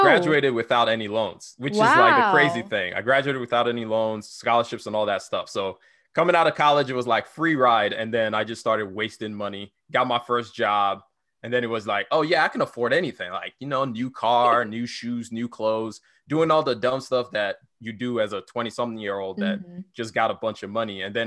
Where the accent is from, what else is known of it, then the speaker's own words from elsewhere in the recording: Nigeria; now in United States; I am Nigerian born. I was raised in Nigeria and I moved here in 2006 or something like that. So moved to the United States.